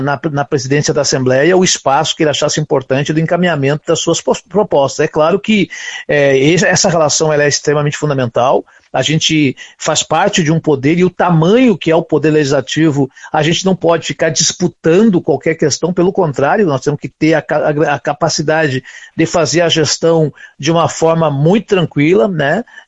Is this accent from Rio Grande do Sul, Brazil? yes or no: yes; Santa Maria, Rio Grande do Sul, Brazil; eu sou de Santa Maria, mas me criei, trabalhei na roça até 18 anos, na comunidade chamada Dilermando de Aguiar, que era um distrito de Santa Maria que hoje é município.